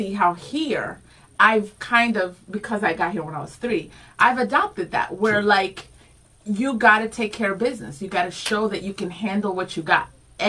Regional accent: Rhode Island, United States; first language Spanish; English is a second language; also born or lived in Dominican Republic; I was born in DR. My first language is Spanish. My family's in DR.

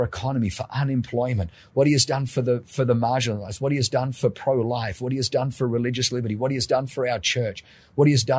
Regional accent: Australia; So my response growing up in Australia is you get what you pay for.

